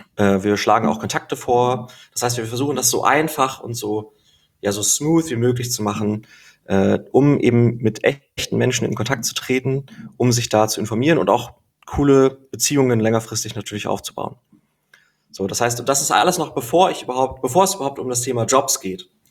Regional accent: Germany; ich hatte auch meine Bedenken, so als Deutscher kennt man natürlich die großen öffentlichen Unis

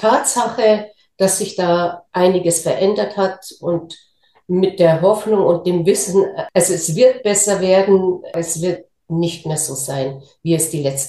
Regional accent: Aleppo, Aleppo Governorate, Syria; born there; German is a second language; Insbesondere als dann meine Geburtsstadt Aleppo betroffen war von den Aufständen

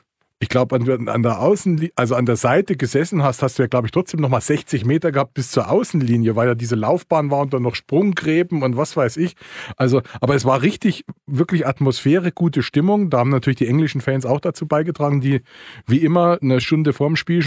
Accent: Munich, Bavaria, Germany; born there; Ich bin in München geboren

